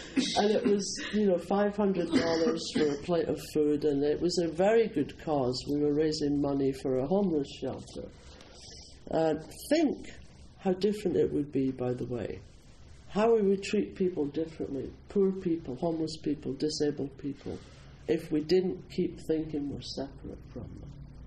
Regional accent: Scotland, United Kingdom; accent: Scottish; What? Wait, do you understand Scottish?

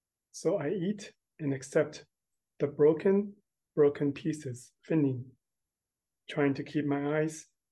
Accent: San Mateo, California, United States; Hi everyone … from San Mateo.

